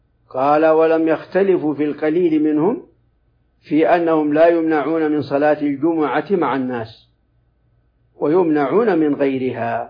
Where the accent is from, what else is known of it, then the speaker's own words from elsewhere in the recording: Saudi Arabia; في بلادنا المملكة العربية السعودية